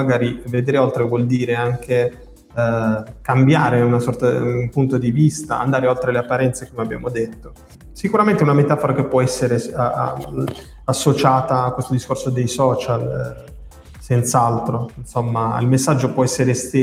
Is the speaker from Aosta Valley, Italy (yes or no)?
no; Monopoli, Apulia, Italy; Io vivo a Monopoli, sono di Monopoli